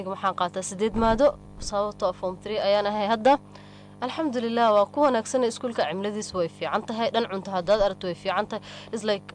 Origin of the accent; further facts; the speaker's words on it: Garissa, Garissa County, Kenya; now in Kajiado, Kenya; naftirkeyga Gaars ayaan ka imaaday. Iskuulka markii aan bogey primary waxaan ku soo bogey magaalada Gaars, waxaan imaaday Kajado.